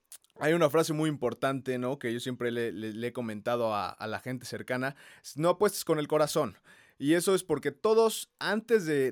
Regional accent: Mexico; como mexicanos, pues obviamente no queremos ni que empate ni que pierda México

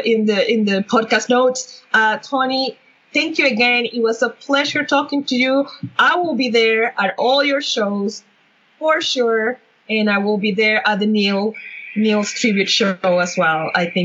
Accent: Venezuela; now in Canada; because I'm a Canadian. I'm from Venezuela originally

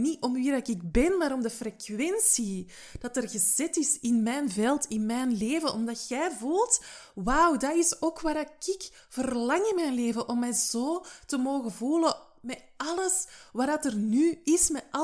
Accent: Nijlen, Flanders, Belgium; born there; Dat is iets waar wij in Nijlen, mijn geboortedorp, zeggen.

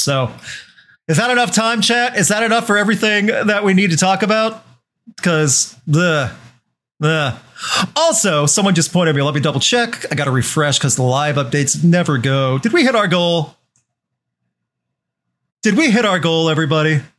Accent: Midwest, United States; Also, speaking as a Midwesterner, St. Louis is comparable to Charlotte

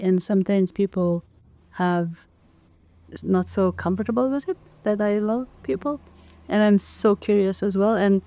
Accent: Kyrgyzstan; my parents were really non-sportive because, you know, I grew up in Kyrgyzstan, which is kind of, interestingly enough, sport wasn't part of it.

